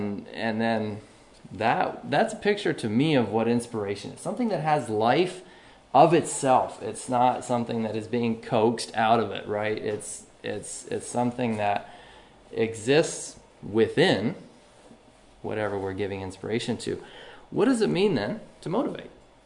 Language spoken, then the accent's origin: English; Tennessee, United States; also born or lived in Pennsylvania; That probably means Pennsylvania to a lot of you. I was born there. I did not live there very long. I grew up mostly in Tennessee and other places around the world.